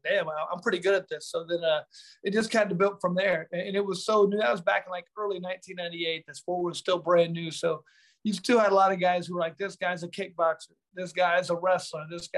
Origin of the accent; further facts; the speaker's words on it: Indianapolis, Indiana, United States; Man, I grew up south side of Indianapolis, which is about 3 hours away from Chicago, just kind of Midwest.